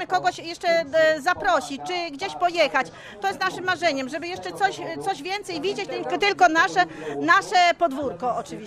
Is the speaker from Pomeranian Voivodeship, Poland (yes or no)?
yes; Pomeranian Voivodeship, Poland; I też język nasz kaszubski, my tu w tej chwili mówimy tak trochę mieszając, ale tak, my jesteśmy Kaszuby, rodowite Kaszubianki